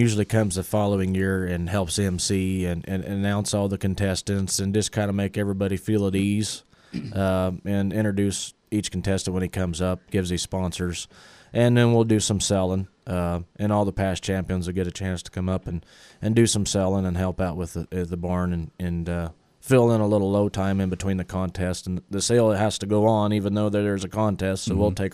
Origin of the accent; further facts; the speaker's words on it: Iowa, United States; And I am from Southwest Iowa, but I sell 2 days a week in Southeast Kansas